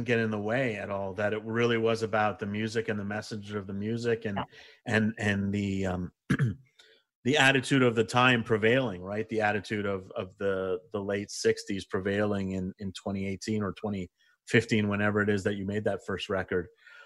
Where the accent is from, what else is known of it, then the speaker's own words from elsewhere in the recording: Canada; I'm proud as a Canadian to say that even … makes an appearance on some of the work.